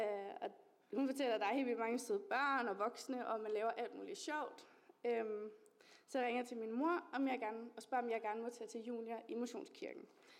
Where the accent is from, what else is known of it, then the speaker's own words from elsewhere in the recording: Osted, Zealand, Denmark; now in Skovlunde, Denmark; og jeg kommer her fra Osted, er vokset op her, og bor nu i Skovlunde sammen med Jonathan, og kommer i Vandløse Frikirke.